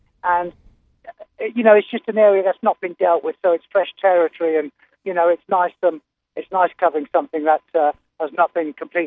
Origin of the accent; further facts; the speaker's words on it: Birmingham, West Midlands, United Kingdom; I actually tried it out in my hometown, Birmingham, which is in the Midlands.